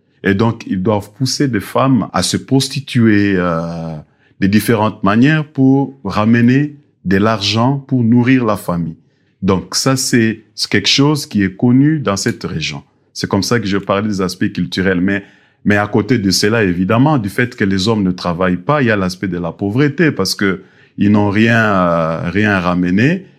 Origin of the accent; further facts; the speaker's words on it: Kinshasa, DR Congo; nous, on vient de Kinshasa, regarde ce que nous faisons comme travail